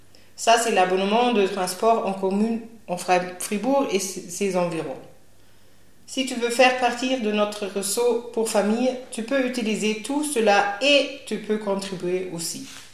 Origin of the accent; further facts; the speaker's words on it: Lebanon; Moi, je viens du Liban.